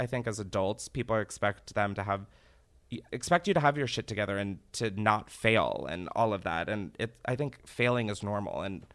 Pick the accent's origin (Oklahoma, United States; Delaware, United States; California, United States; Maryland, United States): Delaware, United States; If you don't know, I'm from Delaware. My mom raised me there.